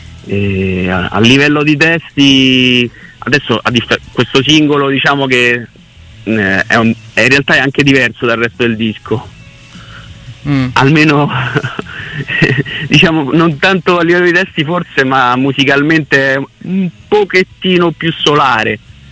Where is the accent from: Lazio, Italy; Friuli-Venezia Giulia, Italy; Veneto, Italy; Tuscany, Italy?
Lazio, Italy; Rome; io sono originario, diciamo, i miei genitori, io sono nato e cresciuto a Roma. Però i miei genitori sono di Gradoli, che sta sul lago di Bolsena.